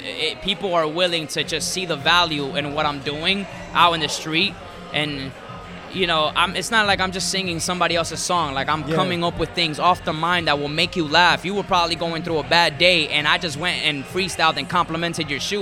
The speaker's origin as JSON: {"language": "English", "town": "Hialeah", "region": "Florida", "country": "United States", "tie": "born or raised there", "also_born_or_lived": "Cuba", "said": "I was born in Cuba, raised in Hialeah, Florida."}